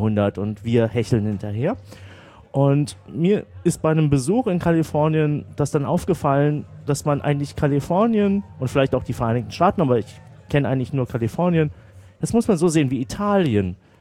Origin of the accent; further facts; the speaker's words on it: Berlin, Germany; Sagen wir es als Berliner, ich finde, unsere Banlieue heißt Brandenburg.